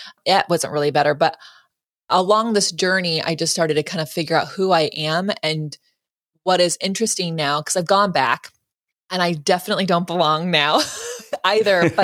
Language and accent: English; Lodi, California, United States; But I'm from Lodi, California, which is outside the Bay Area. A lot of people commute from Lodi to the Bay Area, which is an awful commute.